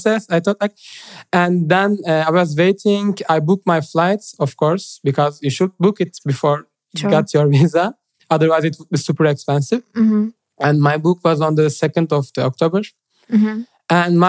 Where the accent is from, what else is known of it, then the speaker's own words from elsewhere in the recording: Istanbul, Turkey; English is a second language; Yeah, I mean, especially I'm from Istanbul, so mm-hmm. huge city, yeah. Chaotic life always.